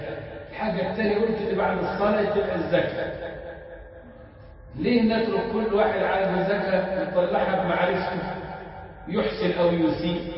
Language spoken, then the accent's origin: Arabic; Egypt; وكانت فكره موجوده عندنا في مصر منتخبه من الكويت